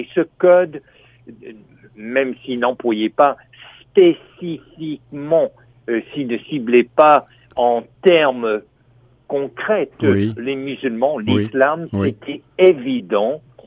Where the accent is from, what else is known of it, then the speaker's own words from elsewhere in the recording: Quebec, Canada; mais nous, c'est le Québec, on est Québécois, on est Québécoise, puis on n'est pas ça.